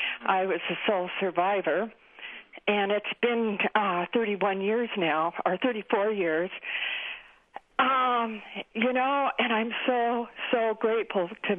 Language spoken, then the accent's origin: English; Fallbrook, California, United States; I am from California. I'm in Fallbrook, but it's 50 miles north of San Diego.